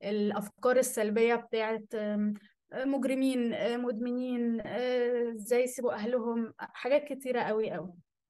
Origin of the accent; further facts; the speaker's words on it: Egypt; إحنا أولاً إحنا كمجتمع مصري عندنا شوية مفاهيم كده بنحطها